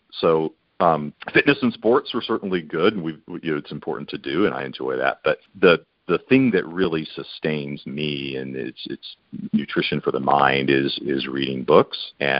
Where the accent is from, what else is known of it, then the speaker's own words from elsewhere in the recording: United States; And as an American, I like things clean and organized.